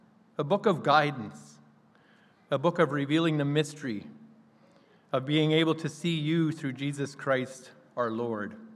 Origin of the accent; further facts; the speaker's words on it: McGregor, Manitoba, Canada; I'm from McGregor, Manitoba.